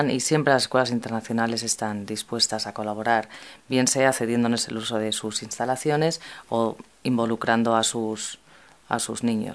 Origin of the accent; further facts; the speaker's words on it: Spain; now in San Francisco, United States; Yo soy española, pero llevo bastantes años fuera de España y como por 8 años he vivido en San Francisco, en California.